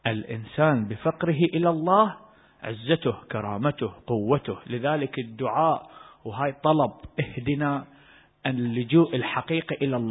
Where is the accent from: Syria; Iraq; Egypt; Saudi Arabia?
Iraq; يسمونها عندنا بالعراق باللغة حسجه